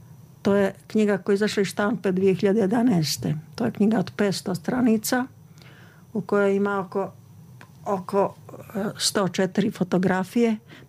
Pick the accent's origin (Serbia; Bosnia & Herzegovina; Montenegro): Bosnia & Herzegovina; Republika Srpska; najviše sam radila na pisanju monografija vezani za moj zavičaj Zmijanje